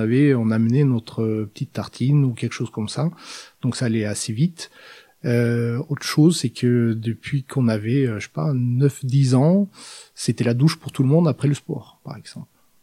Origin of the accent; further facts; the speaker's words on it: Hamar, Innlandet, Norway; French is a second language; Alors moi, je suis norvégien. J'ai grandi dans une ville, à côté d'une ville qui s'appelle Hamar, où l'été était très ensoleillé et parfois chaud, et l'hiver enneigé et parfois très froid.